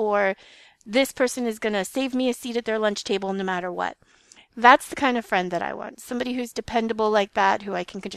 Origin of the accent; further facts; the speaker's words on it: East Coast, United States; I was born on the East Coast, lived for 10 years in a city, then my parents moved me to the country, and that was pretty terrible. I grew up in the middle of nowhere